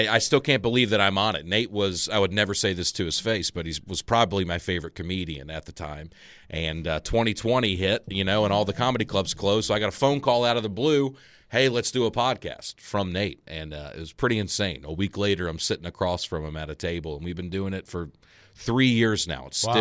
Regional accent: Montgomery, Alabama, United States; now in Nashville, United States; He lives in a trailer park like Opelika, Alabama, and I'm from Montgomery. So we were like not far from each other. And then we met here in Nashville.

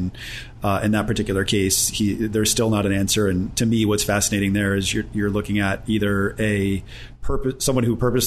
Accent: Cheshire, Connecticut, United States; Well, I grew up in Cheshire, Connecticut, which ultimately became home.

